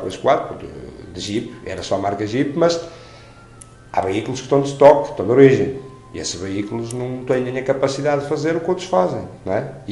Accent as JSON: {"language": "Portuguese", "town": "Marco de Canaveses", "region": "Porto", "country": "Portugal", "said": "A minha terra é um arco de Canaveses."}